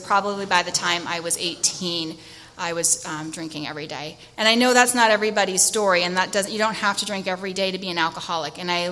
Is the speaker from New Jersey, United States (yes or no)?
no; San Diego, California, United States; And I grew up here in San Diego.